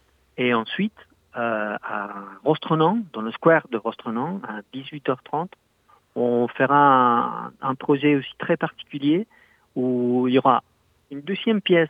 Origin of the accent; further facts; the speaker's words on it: Argentina; now in Brest, France; Oui, exactement. Je suis argentin.